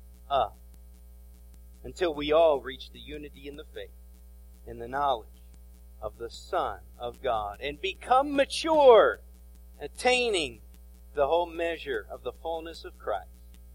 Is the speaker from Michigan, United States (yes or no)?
yes; Flint, Michigan, United States; I grew up in Flint, and I'm not the tallest person, and I'm not the most athletic person.